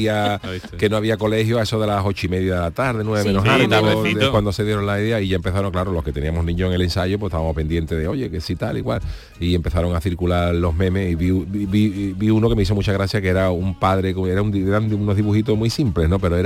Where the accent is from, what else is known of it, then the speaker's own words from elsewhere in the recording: Cádiz, Andalusia, Spain; Yo por ejemplo, como soy de Cádiz, pues no tengo problema no me encuentro con serpientes